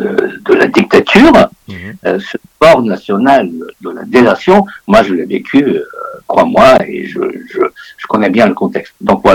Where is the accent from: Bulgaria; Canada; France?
Bulgaria; French is a second language; moved away as an adult; je suis né en Bulgarie, j'ai vécu 35 ans en Bulgarie